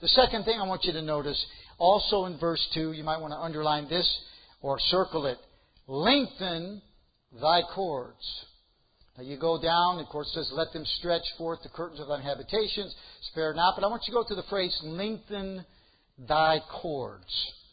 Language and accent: English; Chicago, Illinois, United States; And I grew up in the Chicago area.